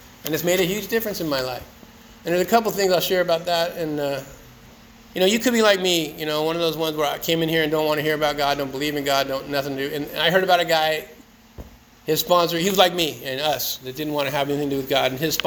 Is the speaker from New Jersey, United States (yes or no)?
no; San Diego, California, United States; San Diego, L.A., you know, I grew up in San Diego.